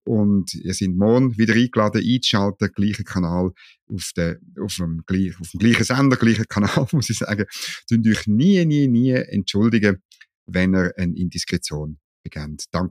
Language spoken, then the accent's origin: German; Thurgau, Switzerland; Also ich weiß nicht, ich bin im Thurgau aufgewachsen, ich kann das R auch nicht rollen.